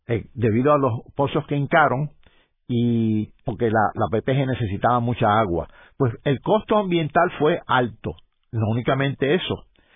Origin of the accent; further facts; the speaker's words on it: Yauco, Puerto Rico; yo soy de Yauco, y recuerdo, mis tíos eran agricultores